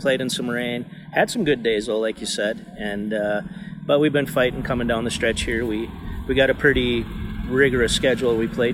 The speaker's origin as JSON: {"language": "English", "town": "Cogswell", "region": "North Dakota", "country": "United States", "said": "I'm from Cogswell, North Dakota, and I guess I'm basically semi-retired. I still farm just a little bit."}